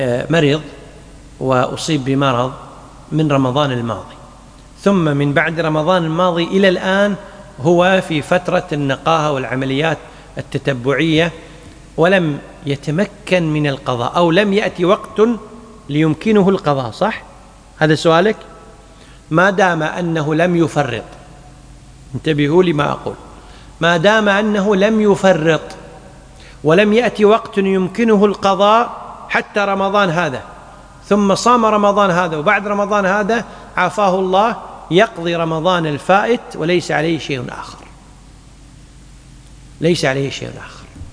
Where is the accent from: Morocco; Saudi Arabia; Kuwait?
Kuwait; مثل عندنا في الكويت بعض البنوك الإسلامية